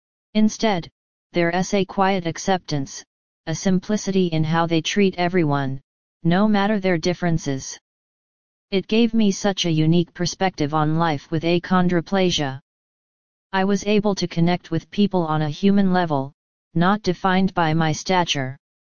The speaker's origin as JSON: {"language": "English", "region": "Maine", "country": "United States", "tie": "born or raised there", "also_born_or_lived": "Massachusetts", "said": "I did a lot of growing up in Maine, found peace in nature, realized I could actually be athletic on the water and slopes, and Maine became more of a home to me than Massachusetts ever was."}